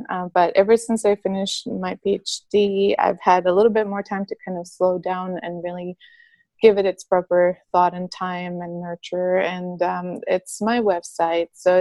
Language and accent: English; San Jose, San José, Costa Rica; moved away; I originally come from Costa Rica. I was born in San Jose, Costa Rica, and raised there as well.